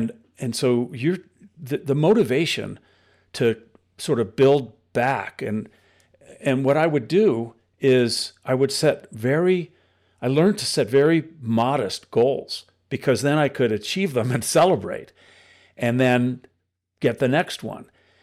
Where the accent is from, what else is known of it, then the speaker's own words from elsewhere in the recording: Detroit, Michigan, United States; I grew up in the Detroit area, so, you know, cold winters, and we skated.